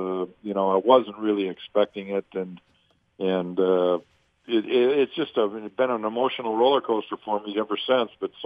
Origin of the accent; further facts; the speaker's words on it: Detroit, Michigan, United States; we're proud to say that we're from Detroit, played for Detroit